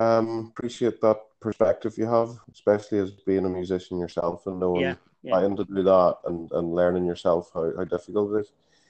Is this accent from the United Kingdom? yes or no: no; Ireland; Because, you know, I'm from Ireland, as you know, you're from Ireland.